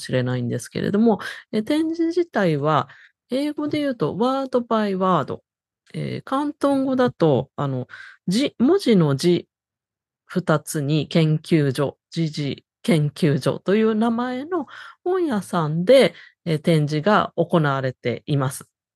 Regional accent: Hong Kong; 私も香港から来ていながら、本当にそういうふうに感じたものだったんですけれども

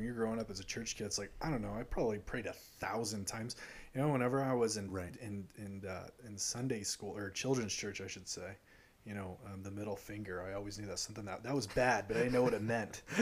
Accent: Prescott Valley, Arizona, United States; Because I always thought that growing up in Prescott Valley, I was

